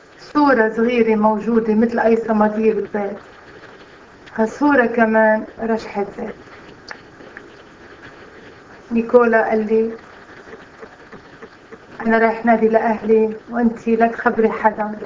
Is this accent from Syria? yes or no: yes; Syria; من مواليد 1964، من سوريا. أنا من طائفة الروم الكاثوليك،